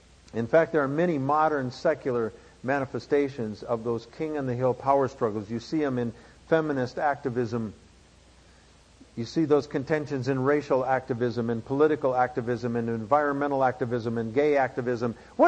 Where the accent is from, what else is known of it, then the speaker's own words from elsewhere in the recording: South Dakota, United States; When I grew up in South Dakota, we would have these South Dakota winters. Last summer, the last winter I was home, we had 96 inches of snow.